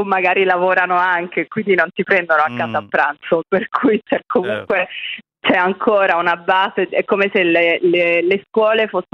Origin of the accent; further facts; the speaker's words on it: Naples, Campania, Italy; io sono di Napoli